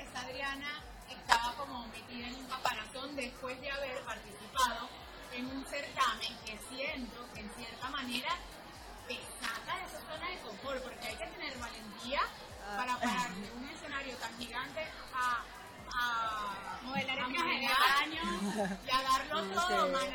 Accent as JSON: {"language": "Spanish", "country": "Venezuela", "lives_now": "Miami, United States", "said": "nosotros aquí como venezolanas."}